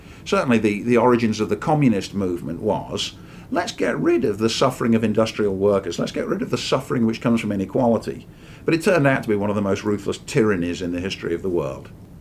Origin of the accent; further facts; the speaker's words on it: England, United Kingdom; moved away as an adult; now in United States; I was born and raised in England